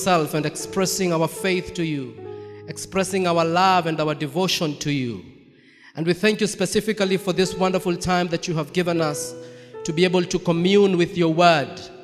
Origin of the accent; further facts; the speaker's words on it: Kenya; moved away as an adult; now in Kampala, Uganda; I am Kenyan by nationality, Ugandan by assignment, Congolese by choice. Hey, I have it's a triple citizenship. I am born in Kenya, raised in Kenya, and I minister in a church called Trinity Chapel, Kampala